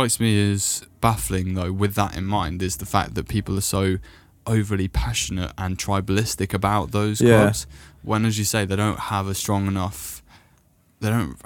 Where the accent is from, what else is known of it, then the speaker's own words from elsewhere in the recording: Wales, United Kingdom; And being both Welsh, he was sort of our, you know, biggest asset really in the Welsh football team.